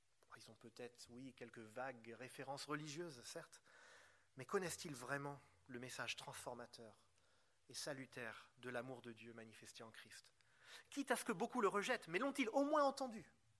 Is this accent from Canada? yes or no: no; Paris, Île-de-France, France; Je suis parisien.